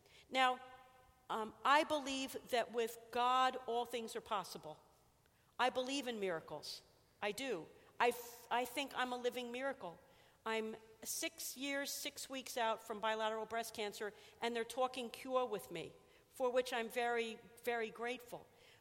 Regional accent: New Jersey, United States; I grew up in New Jersey, and I think you can tell that.

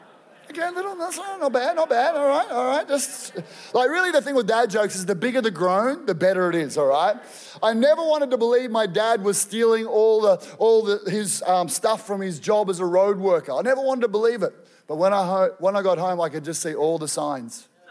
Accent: Boisdale, Victoria, Australia; I grew up on a dairy farm in Boysdale, Victoria, population 75. All right. My parents were once missionaries to the Northern Territory.

